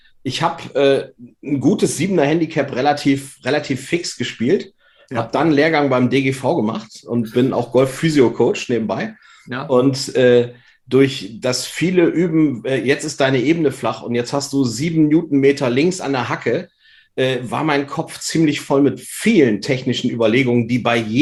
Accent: Vechta, Lower Saxony, Germany; Ich komme aus Vechta, werde natürlich die Fahne Vechtas hochhalten

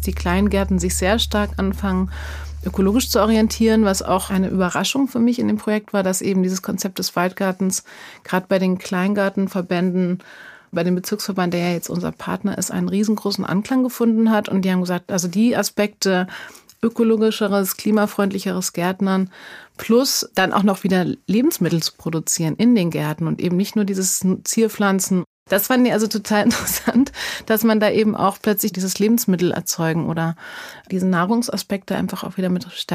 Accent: Berlin, Germany; Ich bin Berlinerin und kam nach Berlin zurück

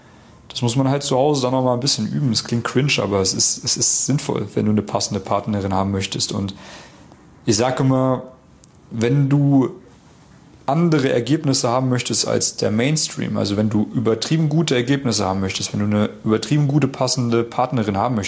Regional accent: Germany; now in Austria; Dann habe ich halt immer gesagt, ja, genau, ich bin Piefke.

